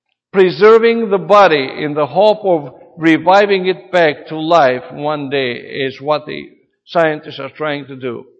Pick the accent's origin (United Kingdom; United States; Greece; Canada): Greece; And I know that I come from Greece, and the Greek Orthodox Church preaches all the time that do more good works and good works and good works